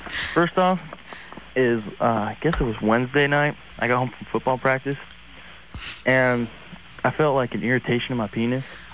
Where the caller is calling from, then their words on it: Mesa, Arizona, United States; Mesa, Arizona.